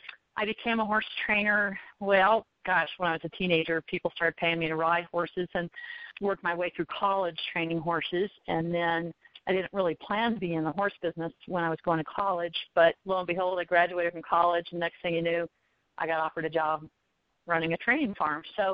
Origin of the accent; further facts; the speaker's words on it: Florida, United States; now in Colorado, United States; I actually grew up in Florida, although I've lived the last 25 years in Colorado. I grew up riding on the Hunter Jumper Circuit in Florida.